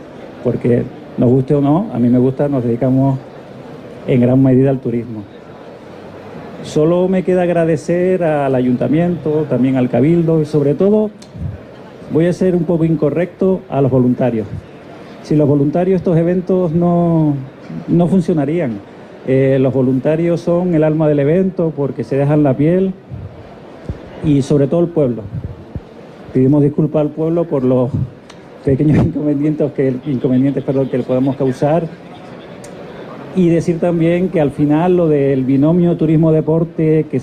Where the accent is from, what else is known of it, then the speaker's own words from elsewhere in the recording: Canary Islands, Spain; yo soy canario, soy español